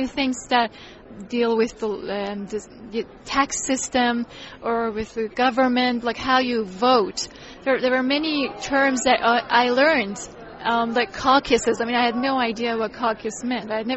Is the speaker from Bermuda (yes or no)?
no; Iran; moved away as an adult; now in United States; I'm originally from Iran. I came here about a year and a half ago